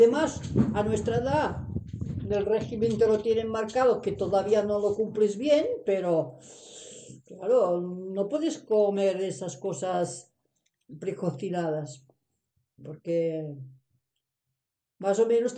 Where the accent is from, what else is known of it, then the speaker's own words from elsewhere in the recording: Catalonia, Spain; moved away; pero yo soy de la Garrocha